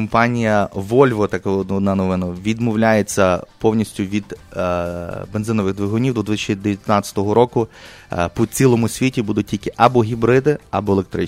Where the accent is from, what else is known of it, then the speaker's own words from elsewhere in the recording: Lviv, Lviv Oblast, Ukraine; Я сам зі Львова